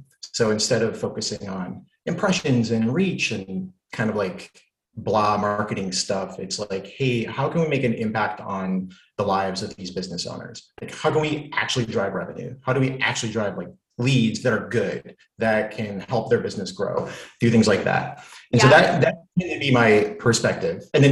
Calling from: Detroit, Michigan, United States; I am tuning in from downtown Detroit, Michigan. Boom, beautiful Detroit.

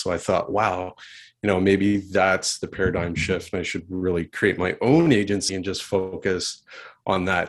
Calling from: Ontario, Canada; So we're based out of Kingsall, Ontario, Canada.

